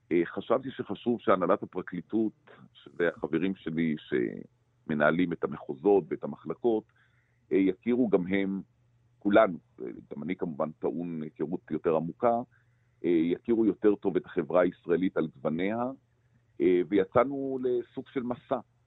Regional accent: Jerusalem, Jerusalem District, Israel; כי גם אני, אתה יודע, גדלתי בחברה מסוימת, בשכונה מסוימת, בעיר מסוימת, אני ירושלמי

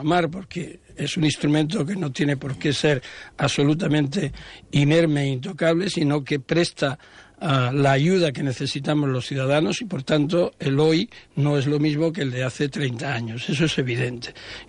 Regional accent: Spain; Yo no tengo, como ciudadano español, ningún problema en que esa consulta se produzca.

